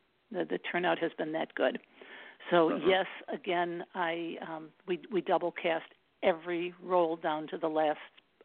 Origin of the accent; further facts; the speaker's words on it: Northern United States, United States; accent: Yankee; Oh, Captain, the children are, and I was like, oh man, my Yankee accent, what am I going to do?